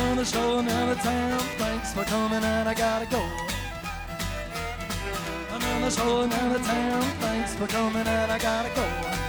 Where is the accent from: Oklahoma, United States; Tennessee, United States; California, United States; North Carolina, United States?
Tennessee, United States; Chattanooga; I come from Chattanooga, Tennessee.